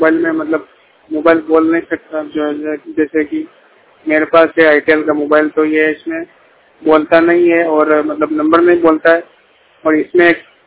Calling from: Gutakheda, Rajasthan, India; राजस्थान चित्तौड़ जिले से, तहसील निम्बाड़ा, जिला चित्तौड़गढ़। मेरा गांव है गुटाखेड़ा और मैं ग्रामीण क्षेत्र में रहता हूँ।

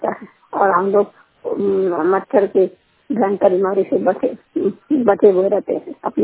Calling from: Godda, Jharkhand, India; मैं झारखंड के गोड्डा जिला से बोल रही हूँ। मेरे गांव का नाम बंदनवार है।

